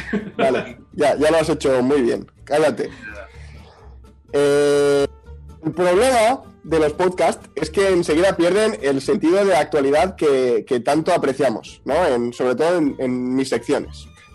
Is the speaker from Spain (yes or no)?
yes; Xàtiva, Valencian Community, Spain; Aquí, por ejemplo, en mi pueblo, en Chátiva, pues, no sé, ya habíamos salido a tomarnos unas cañas